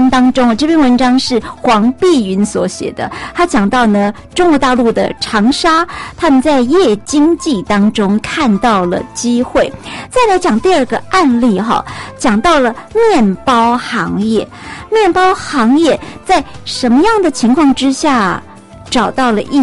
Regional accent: Taiwan; 其实我们台湾人呢大概也是喜欢吃白米饭的人居多

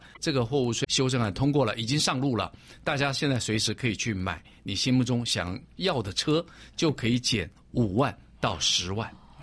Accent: Taiwan

